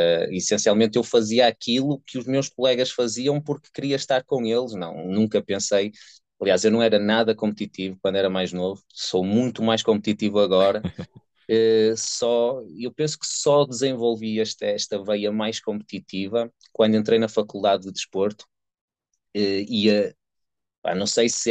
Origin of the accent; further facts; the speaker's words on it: Santo Tirso, Porto, Portugal; Santo Tirso, que é uma cidade mesmo ao lado da Trofa. E sim, a minha infância foi toda em Santo Tirso